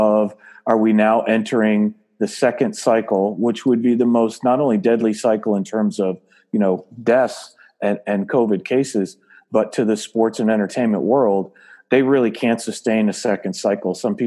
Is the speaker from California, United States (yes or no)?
no; Syracuse, New York, United States; No, I grew up in Syracuse, New York. And so we grew up as Yankee fans